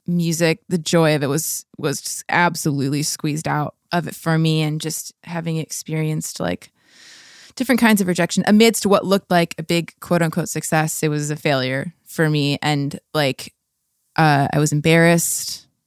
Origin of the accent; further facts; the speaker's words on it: La Habra, California, United States; I grew up in La Habra, Fullerton area